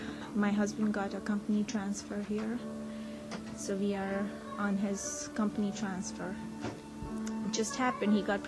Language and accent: English; Mumbai, Maharashtra, India; I was born in Bombay, a city called Bombay, which is in India, in 1978.